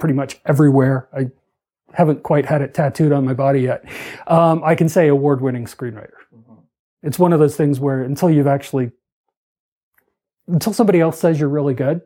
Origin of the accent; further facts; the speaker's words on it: Toronto, Ontario, Canada; Considering I grew up in Toronto and its suburbs